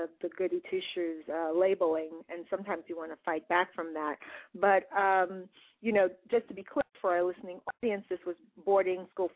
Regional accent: Brooklyn, New York, United States; you grew up in the city. I grew up in Brooklyn.

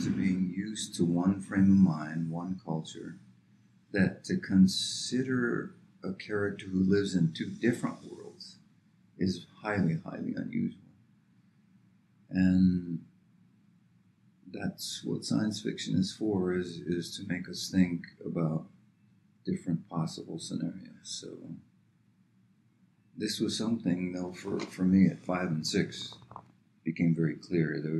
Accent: the South, United States; certainly growing up in the South, in the U.S. military

